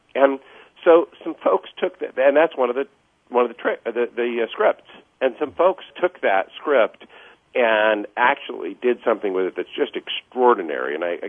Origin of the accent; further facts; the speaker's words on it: Tennessee, United States; I grew up in East Tennessee